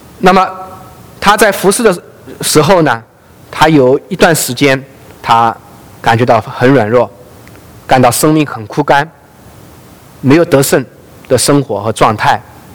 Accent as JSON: {"language": "Chinese", "town": "Ningbo", "region": "Zhejiang", "country": "China", "tie": "born or raised there", "said": "在我的老家宁波还有他的医馆总"}